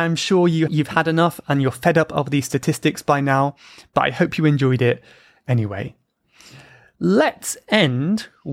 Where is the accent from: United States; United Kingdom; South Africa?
United Kingdom; What does that mean? Even if I'm British?